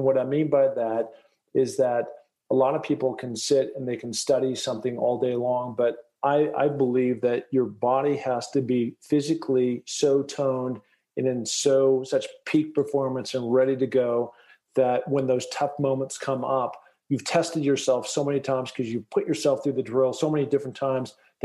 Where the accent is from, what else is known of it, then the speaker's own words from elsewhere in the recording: Seattle, Washington, United States; I went to Roosevelt High School. I grew up near the University of Washington. You know, I kind of grew up in that Sandpoint, Lowerhurst area.